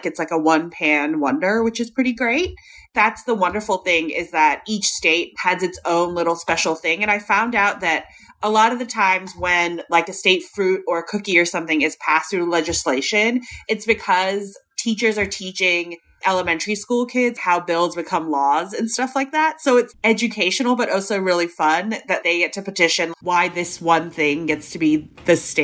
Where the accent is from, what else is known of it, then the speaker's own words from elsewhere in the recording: Hong Kong; growing up in Hong Kong